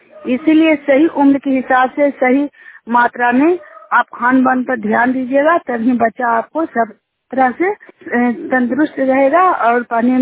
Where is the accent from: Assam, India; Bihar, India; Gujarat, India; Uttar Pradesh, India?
Bihar, India; Juniyar; Junior गांव के रहने वाली हूँ।